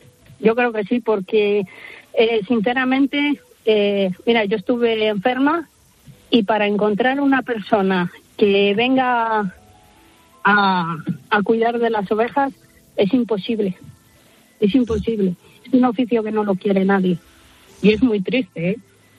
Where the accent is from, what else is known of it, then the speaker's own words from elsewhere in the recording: Castile and León, Spain; Yo soy, corresponde mi pueblo a León.